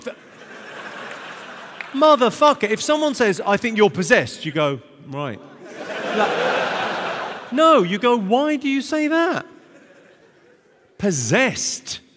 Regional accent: United Kingdom; I'm a fucking British man in his 50s. Why would I like fucking dancing? I quite like, I'm Irish as well, so the Irish dancing is a pitiful fucking thing.

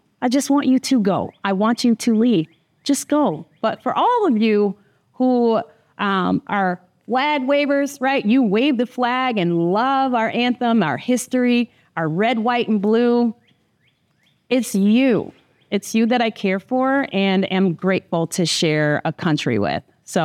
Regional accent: United States; I'm just like you. I'm an American who loves this country and wants to be grateful for this exceptional place, this United States of America.

